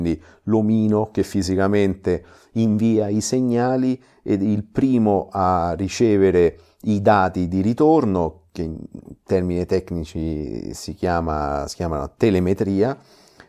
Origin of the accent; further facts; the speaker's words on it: Rome, Lazio, Italy; now in Germany; vengo da Roma, mi trovo in Germania ormai dal lontano 2001.